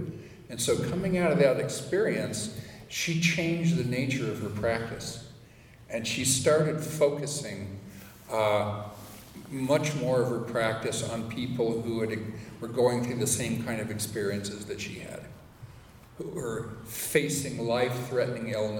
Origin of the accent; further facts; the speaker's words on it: Arizona, United States; I grew up in the Sonoran Desert. So I go down there every February now that I have the opportunity just to hang out in the desert and remember what that's like.